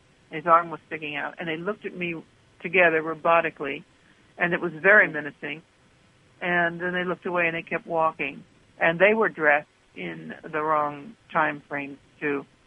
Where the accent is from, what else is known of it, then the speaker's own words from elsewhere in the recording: United States; because I'm from the States, it was something that really captured my attention.